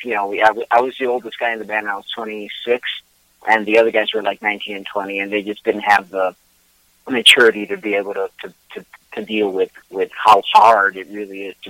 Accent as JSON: {"language": "English", "country": "Puerto Rico", "said": "I'm originally from Puerto Rico, but I've lived in and out of Puerto Rico all my life. And I was calculating the other day that more than half my life I spent away from Puerto Rico, and I'm 55"}